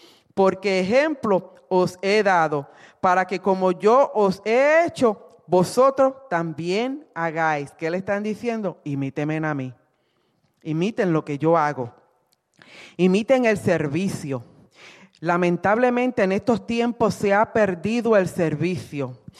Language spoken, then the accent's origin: Spanish; Puerto Rico; cuando pequeña, allá en Puerto Rico, no sé si en otros países lo hacen